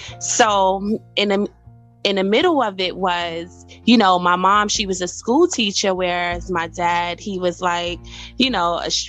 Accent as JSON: {"language": "English", "town": "Brooklyn", "region": "New York", "country": "United States", "tie": "born or raised there", "said": "being born and raised in Crown Heights, Brooklyn"}